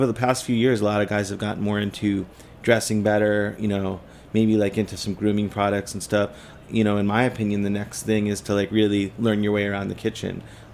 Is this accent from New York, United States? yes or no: yes; New York, United States; moved away; also born or lived in Portland, United States; I moved out from New York, which is where I'm from, out to Portland, Oregon in the early 90s.